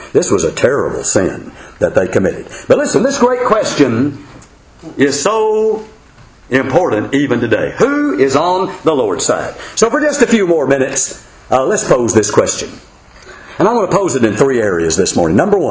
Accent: Houston, Texas, United States; now in Texarkana, United States; I'm from Houston, Texas. I'm living in Texarkana now.

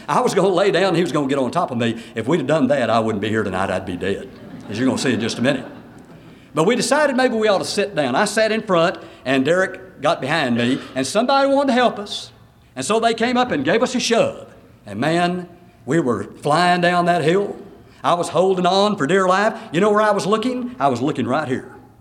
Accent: Houston, Texas, United States; Now, I grew up in Houston, Texas. Never hardly snowed in Houston, maybe a little flake now and then.

